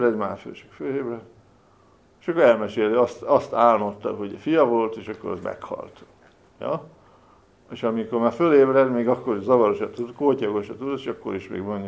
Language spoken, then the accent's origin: Hungarian; Hungary; most mi magyarok vagyunk, ugye hunok vagyunk, meg szkíták vagyunk